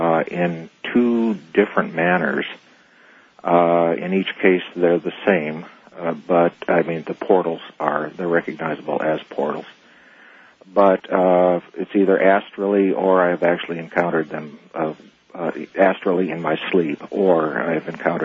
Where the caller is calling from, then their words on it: Phoenix, Arizona, United States; I'm calling from Phoenix.